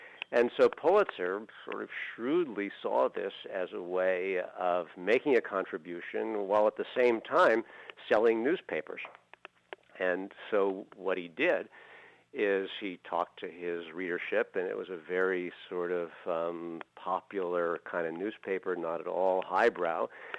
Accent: New York, United States; but I'm an American, I'm a New Yorker

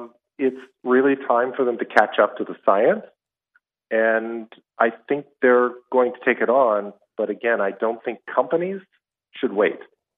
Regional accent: Ohio, United States; also born or lived in Indiana; I grew up in Ohio, and much of my adult life was in Indiana, where I worked with lead poisoned children

